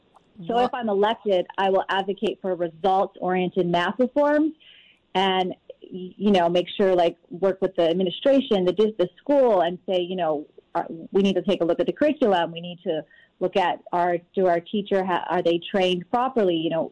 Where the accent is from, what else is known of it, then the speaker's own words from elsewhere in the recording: California, United States; No, I actually grew up in Orange County, born and raised in California, but I grew up in Orange County.